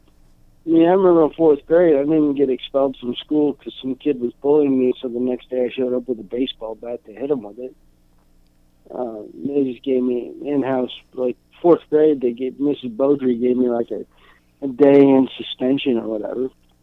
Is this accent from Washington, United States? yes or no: yes; Ephrata, Washington, United States; I'm from Ephrata. We'll throw you down to Irrigation Canal. Like, that's how much pride I have in my county.